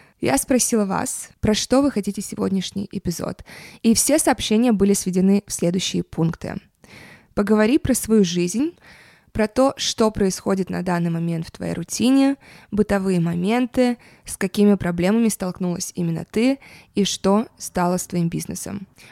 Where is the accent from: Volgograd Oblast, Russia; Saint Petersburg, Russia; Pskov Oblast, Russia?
Saint Petersburg, Russia; Я родилась и выросла в Санкт-Петербурге, в России. Мои родители из Кыргызстана. Также часть моей семьи жила и живет в Киеве, поэтому с детства я регулярно туда ездила.